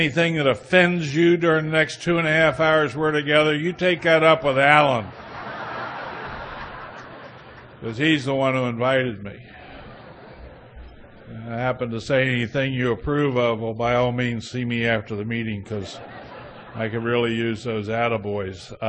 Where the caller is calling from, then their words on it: Hagerstown, Maryland, United States; And I come to you all from Hagerstown, Maryland, where I am a member in good standing of the cleverly named Hagerstown Group of Alcoholics Anonymous.